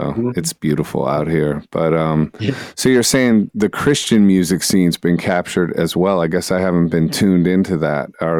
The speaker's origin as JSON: {"language": "English", "region": "Ohio", "country": "United States", "tie": "born or raised there", "also_born_or_lived": "New York", "lives_now": "Tempe, United States", "said": "Well, I grew up in Ohio, and I live currently in Arizona by way of New York."}